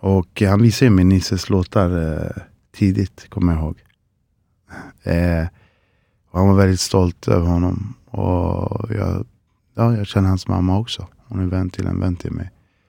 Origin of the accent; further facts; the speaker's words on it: Chile; now in Sweden; Jag kommer från södra Chile, så vi har massa träd